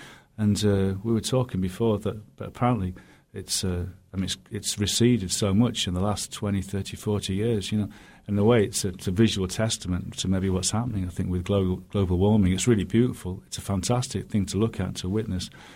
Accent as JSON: {"language": "English", "town": "Birmingham", "region": "West Midlands", "country": "United Kingdom", "tie": "born or raised there", "also_born_or_lived": "Nottingham", "said": "When I was a child, I lived in a large estate in the centre of England, in Birmingham, and then we moved as a family to Cumbria, to the north of England, to the Lake District."}